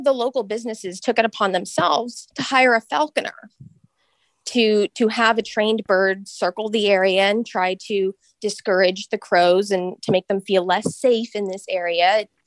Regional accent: Sunnyvale, California, United States; Sure. So I grew up in Sunnyvale. So this hasn't been something that has been a pressing issue always.

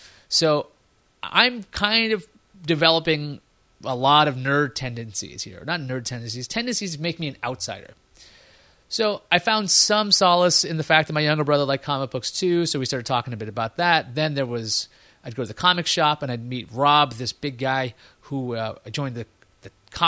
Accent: Queens, New York, United States; but thankfully growing up in Queens, there's a lot of minorities.

